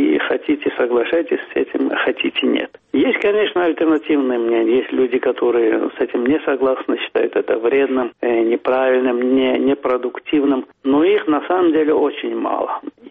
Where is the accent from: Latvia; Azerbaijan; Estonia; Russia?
Azerbaijan; Но когда говорил, что из Азербайджана, то считали, что это такая неудачная шутка.